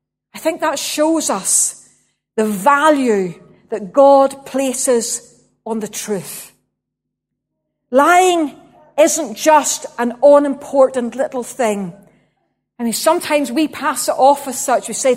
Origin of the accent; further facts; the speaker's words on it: Northern Ireland, United Kingdom; and we are still Northern Irish or whatever we happen to be.